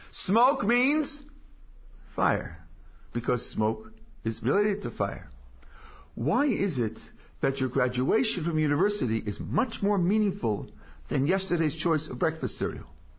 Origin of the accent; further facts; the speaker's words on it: California, United States; I'm from California.